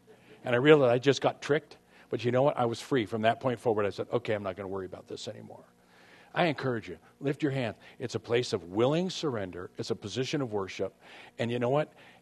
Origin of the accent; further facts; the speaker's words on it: San Diego, California, United States; we end up where I grew up in North Park. We end up down by Balboa Hospital.